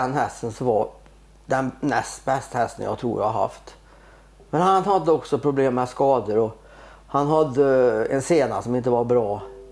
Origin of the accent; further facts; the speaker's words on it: Värmland, Sweden; jag är för mycket värmlänning och jag rör inte på mig, jag trivs så bra det jag är. Och har varit så många år så att jag blir kvar här nu.